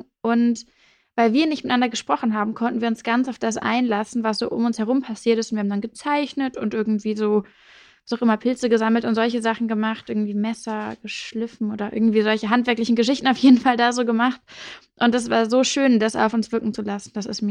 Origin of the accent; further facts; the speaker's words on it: Hamburg, Germany; also born or lived in England; Also ich bin aufgewachsen in Hamburg, so eher am Stadtrand und da ist wahnsinnig viel Wald in der Nähe.